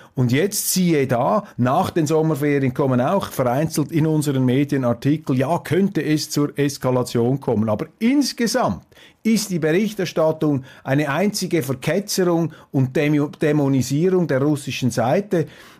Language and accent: German; Switzerland; wir sollten uns da als Schweizer nicht so hinauslehnen.